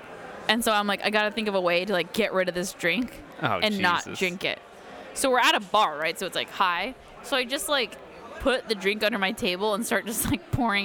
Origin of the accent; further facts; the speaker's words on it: Seattle, Washington, United States; Start talking about how we're from Seattle, and they were like, oh, I love Seattle